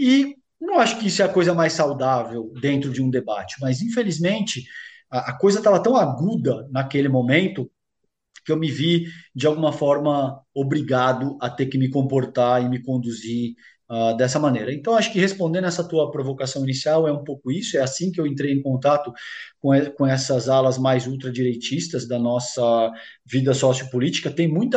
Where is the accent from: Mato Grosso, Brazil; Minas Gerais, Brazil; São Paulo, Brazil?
São Paulo, Brazil; Eu nasci e fui criado em São Paulo, aqui no bairro do Ipiranga. Então, basicamente, a minha vida inteira eu passei aqui na cidade de São Paulo. Já morei em outros lugares por conta de profissão e por conta de experiências e esse tipo de coisa.